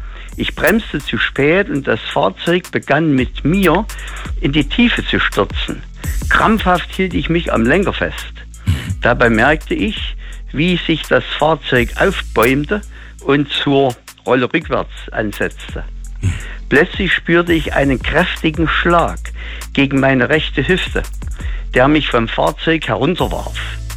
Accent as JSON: {"language": "German", "region": "Saxony", "country": "Germany", "said": "Ich komme aus dem Erzgebirge."}